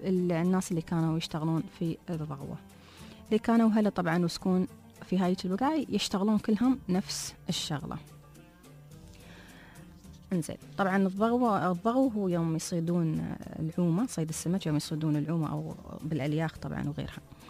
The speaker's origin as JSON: {"language": "Arabic", "region": "Dubai", "country": "United Arab Emirates", "said": "طبعا احنا عندنا في دبي بر ديره والبر الثاني او بر دبي."}